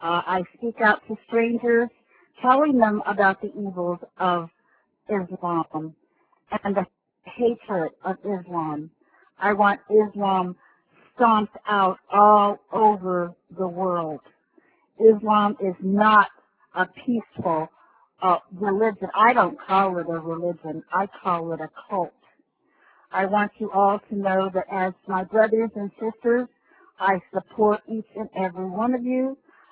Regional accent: United States; to let you know that as an American, over the months since 9/11

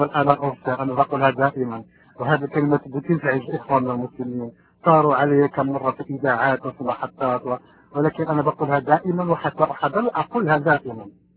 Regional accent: Morocco; انا مغربي ممكن اتحدث باللغة الدارجة المغربية اذا كانوا مغاربة في الروم، انا بعرف موجودين كثيرين. انا مغربي وكنت مسلما والان ابصر

